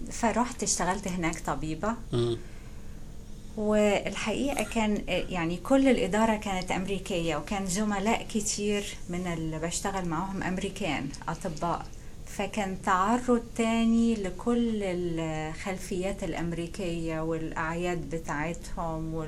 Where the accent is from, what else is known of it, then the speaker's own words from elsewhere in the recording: Cairo, Cairo Governorate, Egypt; moved away as an adult; now in United States; أنا اتولدت 1954 في القاهرة. درست في كل الدراسة، ابتدائي إعدادي ثانوي، المدرسة في القاهرة، وبعدين اتخرجت ودرست في جامعة عين شمس كلية الطب.